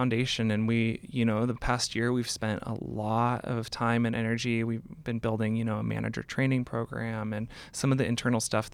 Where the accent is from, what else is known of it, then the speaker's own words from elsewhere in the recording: Seattle, Washington, United States; I grew up in Seattle.